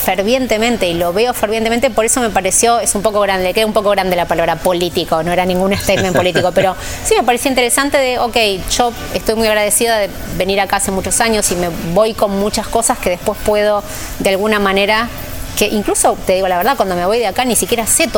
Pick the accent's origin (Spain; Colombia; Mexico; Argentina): Argentina; Argentina claramente mucho, que yo soy argentina, pero bueno, trabajo en toda la región, pero vivo en Argentina.